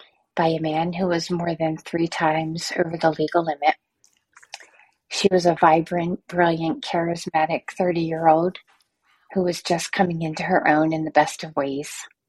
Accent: Atlanta, Georgia, United States; I'm from Atlanta, Georgia.

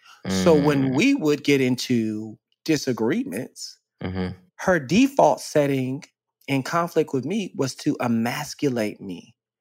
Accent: Dallas, Texas, United States; I grew up in Dallas, Texas.

